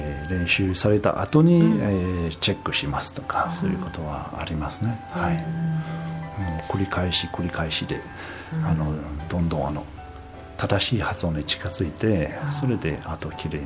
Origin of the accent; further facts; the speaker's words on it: Grenoble, Auvergne-Rhône-Alpes, France; Japanese is a second language; フランス人です、グルノーブル出身です